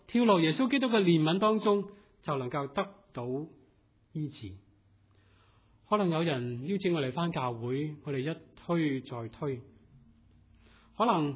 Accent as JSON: {"language": "Chinese", "region": "Guangdong", "country": "China", "said": "或者好像我们广东人讲话，要把心一横的跳下去"}